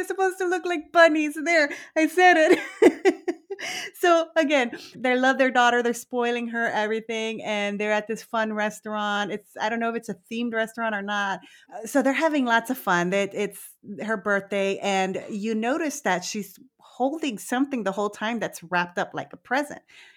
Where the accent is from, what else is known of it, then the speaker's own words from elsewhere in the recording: Texas, United States; growing up in South Texas, I was always fine with the cedar, the mold, everything.